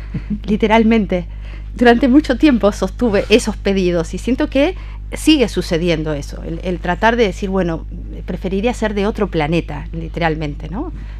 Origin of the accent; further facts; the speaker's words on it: Uruguay; Viste, porque soy de la República Oriental del Uruguay.